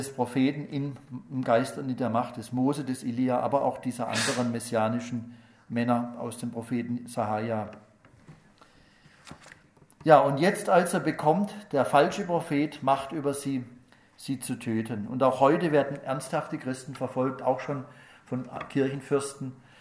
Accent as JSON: {"language": "German", "town": "Pforzheim", "region": "Baden-Württemberg", "country": "Germany", "tie": "born or raised there", "said": "Ich nenne nur mal ein Beispiel aus meiner Heimatstadt Pforzheim."}